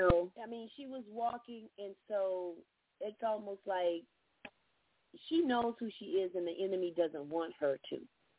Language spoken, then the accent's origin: English; Orlando, Florida, United States; I grew up in Orlando area. 6 years old, we moved to a town. Our address was still Orlando. But we actually live physically in a town, which is the oldest black municipality in the southeastern United States.